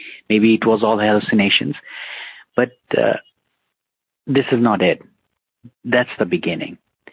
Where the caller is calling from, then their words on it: Bangladesh; I'm calling from Bangladesh.